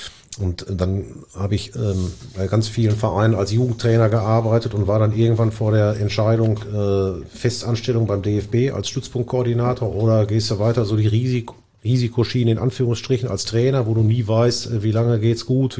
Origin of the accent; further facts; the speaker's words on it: Bochum, North Rhine-Westphalia, Germany; also zunächst mal bin ich im Elisabeth-Krankenhaus geboren worden.